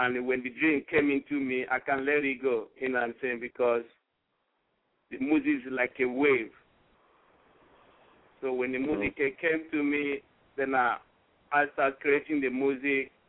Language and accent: English; Nigeria; English is a second language; when I grew up from in Nigeria, I grew up from with the Afro hip hop.